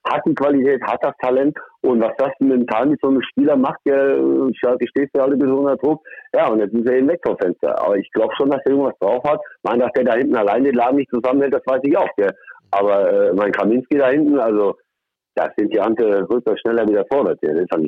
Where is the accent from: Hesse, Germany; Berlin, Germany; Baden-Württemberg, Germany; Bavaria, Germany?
Hesse, Germany; Dillenburg; Ja, und hier aus Dillenburg, aus der Nähe, ne?